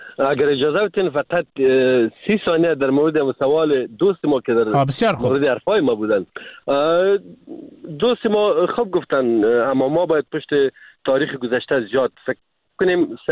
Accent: Afghanistan; ما افغان هستیم

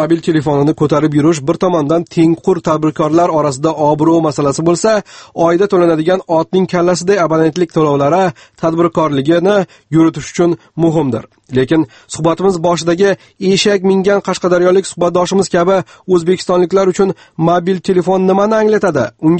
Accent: Bukhara Region, Uzbekistan; Men buxorolikman.

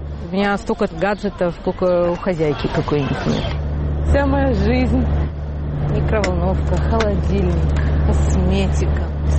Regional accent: Russia; moved away as an adult; also born or lived in Belarus; now in United States; Сама я родом из Белоруссии, но всю свою сознательную жизнь прожила в России. 4 года назад приехала в США.

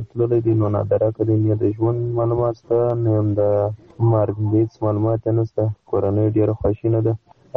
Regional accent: Qadis, Badghis, Afghanistan; زه د بادغیس د ولایت یم، د غدس ولسوالۍ یم، بلکې سر فکر یم.

